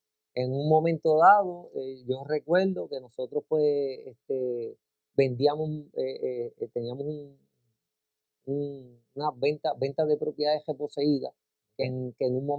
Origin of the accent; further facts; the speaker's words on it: San Sebastián, Puerto Rico; Soy del pueblo de San Sebastián.